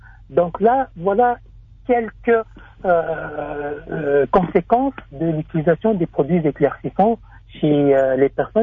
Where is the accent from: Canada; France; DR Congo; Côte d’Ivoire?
DR Congo; Katanga; Moi-même, je suis natif du Katanga.